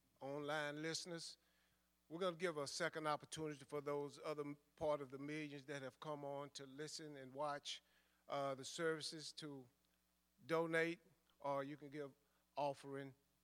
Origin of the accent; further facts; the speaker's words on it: Texas, United States; I just want to have a say a special prayer for my hometown in the Houston, Galveston, and Lamarck area.